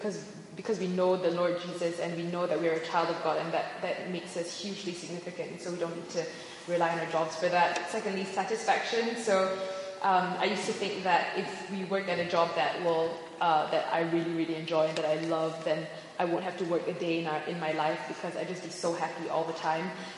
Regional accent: Malaysia; I'm from Malaysia.

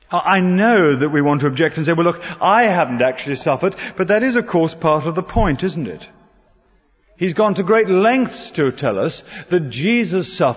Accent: United Kingdom; I'm British.

